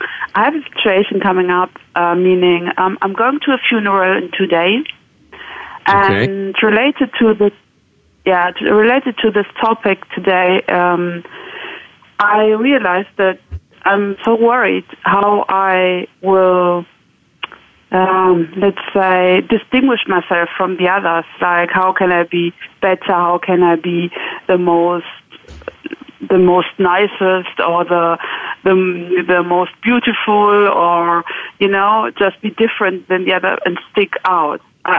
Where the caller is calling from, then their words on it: Euskirchen, North Rhine-Westphalia, Germany; English is a second language; I'm calling in from Euskirchen, which is located in Germany, south of Cologne.